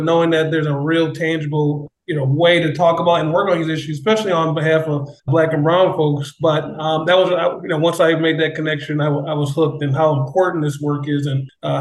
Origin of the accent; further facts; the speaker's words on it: Detroit, Michigan, United States; also born or lived in Lansing; I'm originally from the Detroit area, but moved to the Lansing area to go to Michigan State.